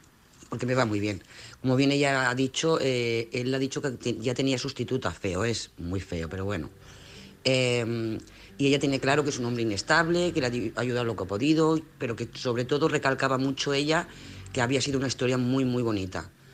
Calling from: Lloret de Mar, Catalonia, Spain; de Lloret de Mar.

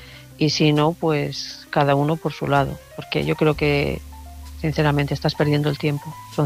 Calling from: León, Castile and León, Spain

